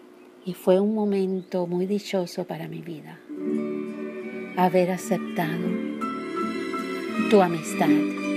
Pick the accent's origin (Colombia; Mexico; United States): United States; Sacramento, California; also born or lived in Cuba; Crecí junto con ellos en Sacramento, California, cuando llegué de Cuba.